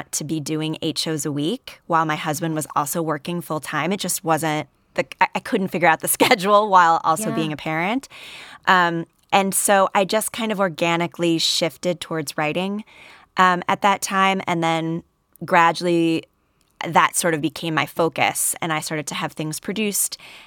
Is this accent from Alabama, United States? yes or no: no; Chicago, Illinois, United States; So I grew up in Chicago